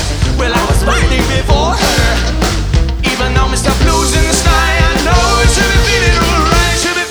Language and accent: English; South East England, United Kingdom; We're from Oxfordshire, by the way.